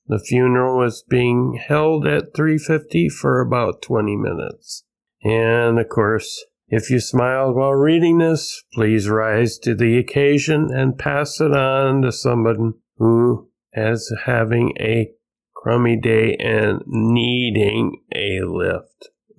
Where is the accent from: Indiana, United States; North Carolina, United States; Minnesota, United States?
Minnesota, United States; I do have some very, very sad news from my home state of Minnesota, where I reside.